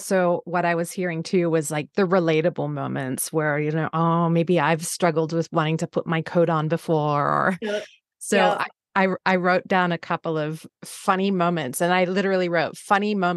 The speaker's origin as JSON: {"language": "English", "country": "Australia", "said": "being Australian, any friends with younger children, they laugh at the way I say this word"}